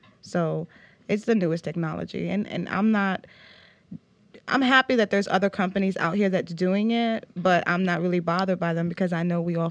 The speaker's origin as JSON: {"language": "English", "region": "New York", "country": "United States", "tie": "born or raised there", "also_born_or_lived": "North Carolina", "moved": "as an adult", "lives_now": "Georgia, United States", "said": "Well, I'm from New York, New York, originally born and raised, and I moved to the South about a couple years ago in North Carolina, and then I moved here to Georgia."}